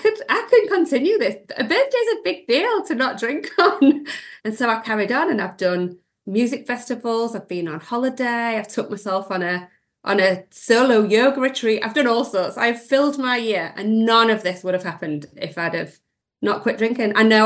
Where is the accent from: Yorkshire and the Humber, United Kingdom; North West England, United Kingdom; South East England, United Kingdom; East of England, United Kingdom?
Yorkshire and the Humber, United Kingdom; Sheffield; from Sheffield and I took a break from drinking the 1st of January.